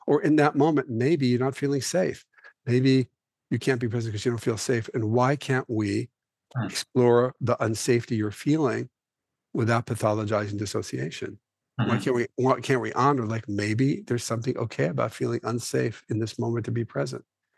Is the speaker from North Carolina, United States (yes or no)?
no; New York City, New York, United States; It's partly that, but it's also like I was a little kid growing up in New York City, right?